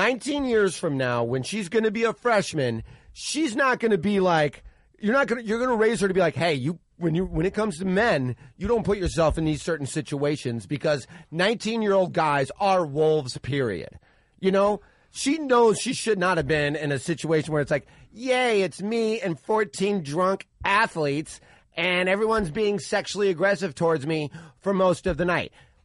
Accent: Chicago, Illinois, United States; I grew up in the Chicago area just like you. I grew up in an area where they call it the region

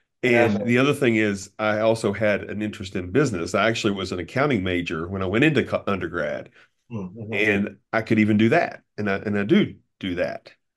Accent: Maysville, Kentucky, United States; Yeah, so I grew up in Maysville, Kentucky.

